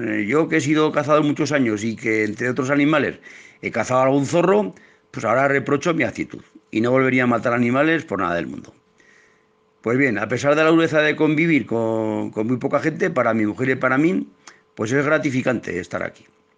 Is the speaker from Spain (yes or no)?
yes; Aragon, Spain; born there; 65 años, soy natural de un pueblecito de la provincia de Teruel llamado Tornos. Está situado en la comarca del Jiloca y es uno de los pueblos de ahí del entorno de la Laguna de Gallocanta.